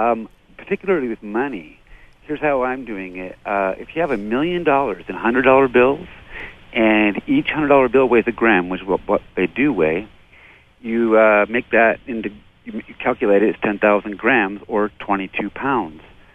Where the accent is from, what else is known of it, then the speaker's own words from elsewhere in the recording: Canada; now in United States; I'm from Canada, and I know it